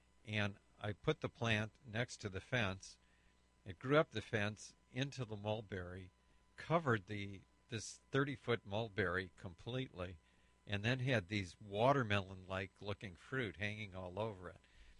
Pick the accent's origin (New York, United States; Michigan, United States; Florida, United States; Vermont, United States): Michigan, United States; And I'm originally from Michigan